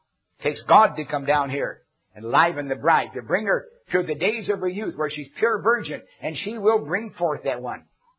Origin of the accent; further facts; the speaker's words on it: Canada; born there; Don't tell me I'm a Canadian by birth.